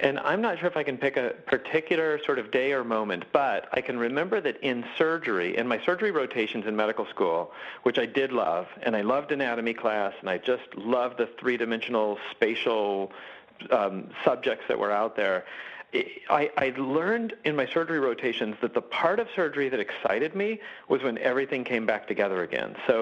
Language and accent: English; Phoenix, Arizona, United States; maybe it was because I grew up in Phoenix with all the bright sunny days